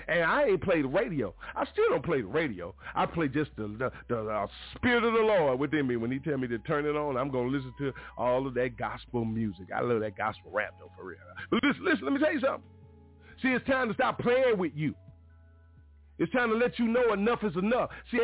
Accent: United States; born there; Yeah, I was born right here in America. I was.

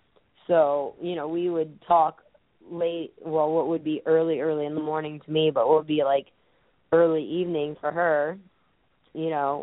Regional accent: United States; Well, I've started saying that Shimmer, even though I'm American and it's in Chicago, that I'm a minority there

